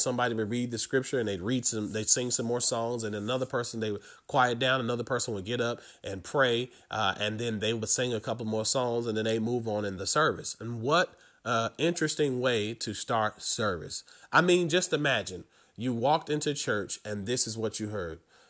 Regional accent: Chicago, Illinois, United States; And I'm from Chicago, the home of the church choir. I am from the place where we have amazing people like … and, you know, the such.

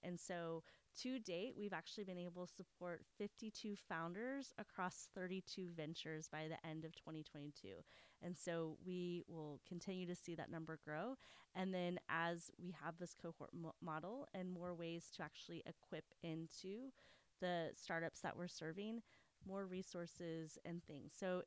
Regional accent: Tulsa, Oklahoma, United States; So Leslie in college, so I'm from Tulsa, Oklahoma, which is really important because I'm a proud Tulsan.

